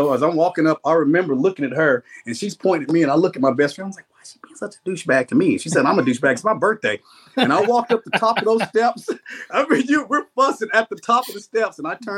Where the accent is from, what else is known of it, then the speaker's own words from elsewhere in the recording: Nashville, Tennessee, United States; born there; I was born in Nashville, Tennessee, and all you guys that are coming down here acting like you're country stars